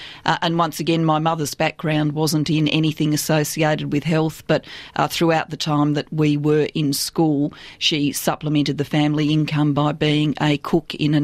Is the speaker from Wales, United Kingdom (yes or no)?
yes; Wales, United Kingdom; moved away; Well, we're a Welsh migrant, so I always say we're the non-singing Welsh. That's why we had to migrate.